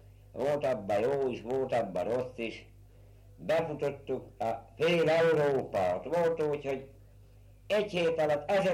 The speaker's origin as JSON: {"language": "Hungarian", "town": "Selice", "region": "Nitra Region", "country": "Slovakia", "tie": "born or raised there", "said": "itt születtem Sókszelőcén."}